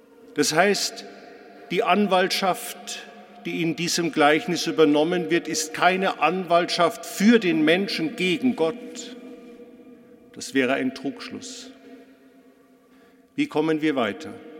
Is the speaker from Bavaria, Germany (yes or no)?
yes; Munich, Bavaria, Germany; born there; Ich bin hier in München geboren, das klang an, und wurde ganz in der Nähe am Sendinger Torplatz in St. Matthäus im evangelisch-lutherischen Ritus getauft, bin in einem protestantischen Elternhaus aufgewachsen